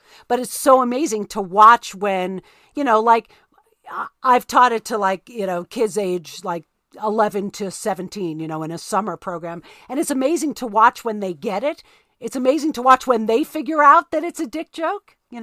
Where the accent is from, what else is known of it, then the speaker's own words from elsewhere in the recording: New York City, New York, United States; So I grew up in New York City and I went from seventh grade to ninth grade